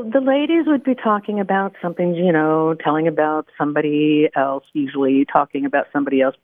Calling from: Wimberley, Texas, United States; I'm calling you from Little Piece of Heaven, Wimberley, Texas.

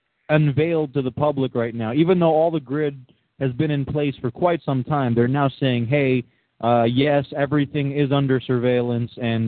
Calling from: Jersey City, New Jersey, United States; Well, Anthony, I'm calling from Jersey City right across the river

